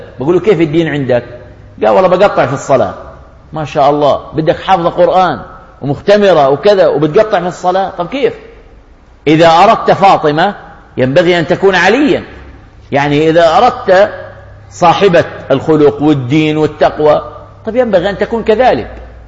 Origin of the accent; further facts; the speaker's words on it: Jordan; قبل 10 سنوات في 100,000 عانس عندنا في الأردن